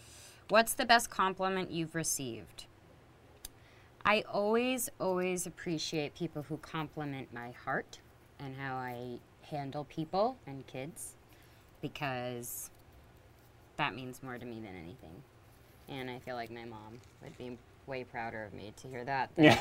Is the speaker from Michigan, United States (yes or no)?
no; Texas, United States; I'm from Texas.